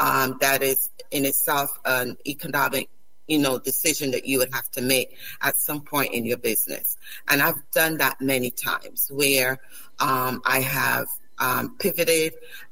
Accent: Barbados; also born or lived in St. Lucia; I was born in St. Lucia, but raised in Barbados. I still have the culture of St. Lucia and also the culture of Barbados.

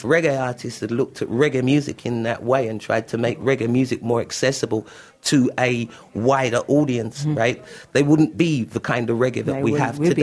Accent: London, United Kingdom; I came from South London. I lived in Clapham South, but round the corner from Brixton.

